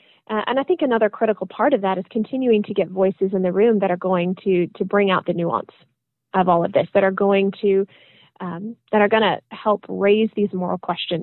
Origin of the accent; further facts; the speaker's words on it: Michigan, United States; My home state of Michigan actually is considering a statute of limitations window to justice just today.